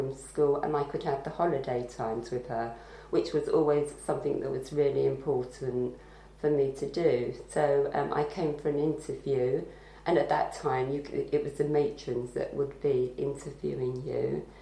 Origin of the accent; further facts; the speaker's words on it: Westminster, London, United Kingdom; I was born in Westminster, and I've lived here all my life. My parents were also born in Westminster